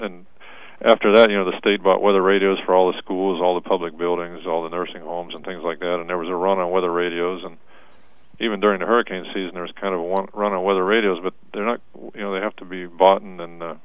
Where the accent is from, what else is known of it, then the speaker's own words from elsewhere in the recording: Missouri, United States; I came from Missouri, and it was went to the University of Missouri, did a lot of severe weather research out there.